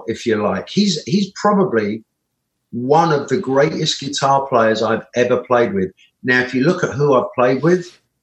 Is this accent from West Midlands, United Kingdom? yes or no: no; Bromley, London, United Kingdom; I'm from Bromley, which is